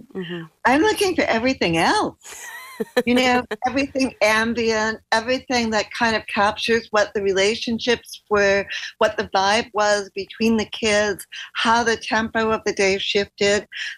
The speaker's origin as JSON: {"language": "English", "country": "New Zealand", "tie": "born or raised there", "said": "I grew up partly in New Zealand. My parents emigrated to New Zealand"}